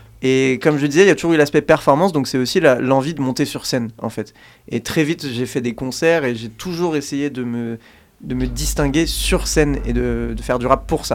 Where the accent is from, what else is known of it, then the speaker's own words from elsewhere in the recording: Villefontaine, Auvergne-Rhône-Alpes, France; Moi, je pars vraiment de très peu de choses, d'une ville très petite, de la périphérie... Enfin, du Nord-Isère, quoi, je viens de Villefontaine. Donc déjà, tu vois, j'ai pas grandi à Grenoble